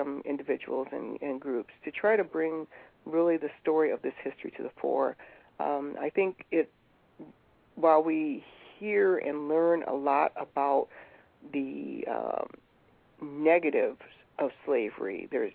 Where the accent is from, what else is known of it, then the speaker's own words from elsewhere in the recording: Adrian, Michigan, United States; I'm from Lenawee County, and always, as growing up in Adrian, we always knew the names of various people like Aunt Laura Haviland